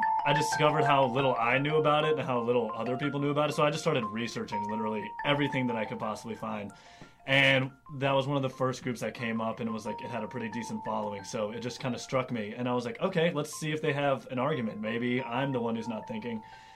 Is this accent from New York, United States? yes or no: no; Nashville, Tennessee, United States; Well, I'm from Nashville originally, and I don't think I realized it at the time growing up, but I'm Jewish from the South.